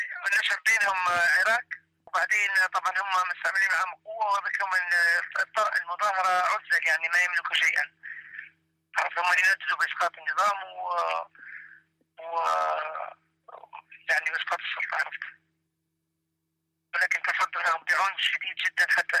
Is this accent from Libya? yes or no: yes; Libya; وانا مواطن ليبي حر